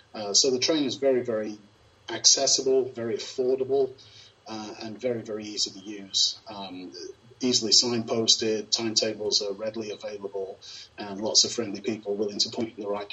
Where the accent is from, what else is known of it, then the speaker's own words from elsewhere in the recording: England, United Kingdom; moved away as an adult; I was born and raised in England for 25 years.